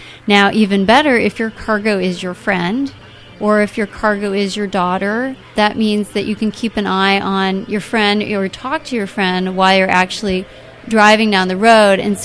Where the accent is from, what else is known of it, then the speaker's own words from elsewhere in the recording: Seattle, Washington, United States; But then back in my hometown of Seattle, I was like, man, you know, sometimes I take it out for special events or parties or whatever.